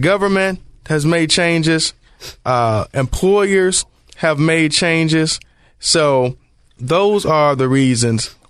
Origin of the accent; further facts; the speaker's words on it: Detroit, Michigan, United States; I think about jobs growing up in Detroit. General Motors, Ford, Chrysler.